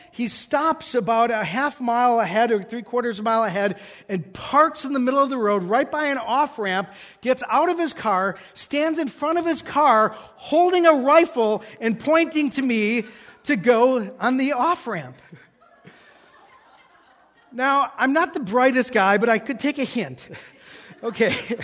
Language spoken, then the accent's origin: English; Waukesha, Wisconsin, United States; And I found out that he was coming to my hometown. I lived in Waukesha, Wisconsin.